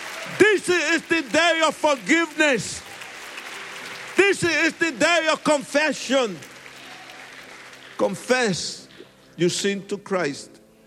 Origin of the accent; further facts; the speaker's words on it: New York, United States; now in Colorado Springs, United States; and I'm a New Yorker, really, regardless if I live in Colorado Springs.